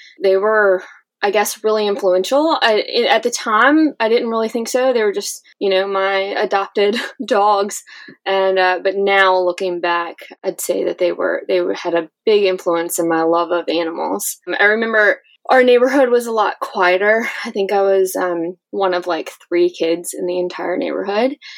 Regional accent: Virginia, United States; I grew up right outside of Richmond in a small little town

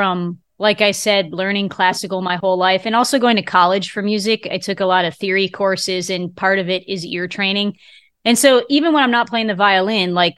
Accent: Lewiston, New York, United States; I grew up in Western New York, about 30 minutes north of Buffalo in a town called Lewiston, New York. It's right on the Niagara River, where the Niagara River meets Lake Ontario.

